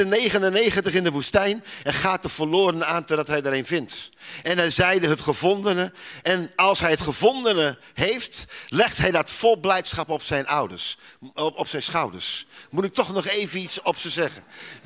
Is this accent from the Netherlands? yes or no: yes; Zuidbroek, Groningen, Netherlands; een boer laat echt niet, en gelooft u mij, ik kom uit Zuidbroek, gelooft u mij, een boer doet dat niet. Niet in Groningen, niet in Friesland en niet in Drenthe.